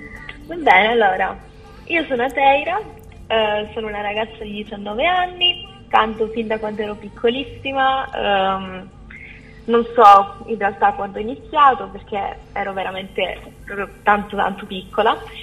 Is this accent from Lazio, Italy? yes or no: no; Calabria, Italy; sia nella zona dove appunto vivo, perché io sono calabrese